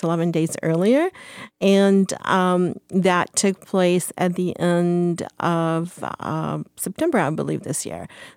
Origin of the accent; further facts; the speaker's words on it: the South, United States; accent: Southern; with my most Southern accent, I talk to them, and that kind of blows their mind.